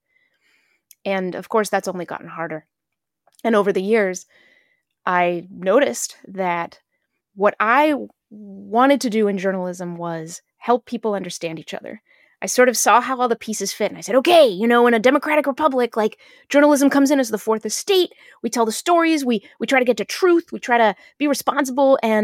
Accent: New Hampshire, United States; Growing up in New Hampshire, very few people understood us.

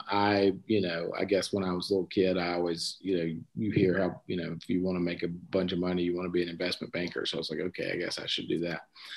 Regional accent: Georgia, United States; So my dad went to Georgia, but I grew up in South Georgia

